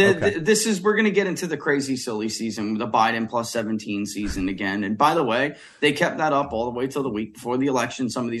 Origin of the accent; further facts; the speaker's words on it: Ohio, United States; I'm from Ohio, Charlie.